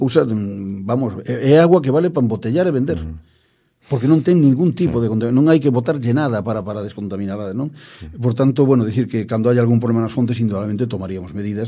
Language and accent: Galician; Perillo, Galicia, Spain; son de Perillo, e bebimos a agua da Barreira desde que nacín